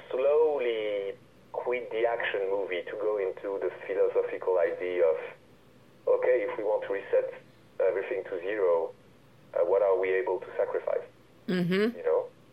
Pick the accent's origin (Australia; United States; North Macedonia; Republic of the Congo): Republic of the Congo; English is a second language; Because I grew up in Congo, Brazil. I survived a civil war when I was 17, 16 there for a year.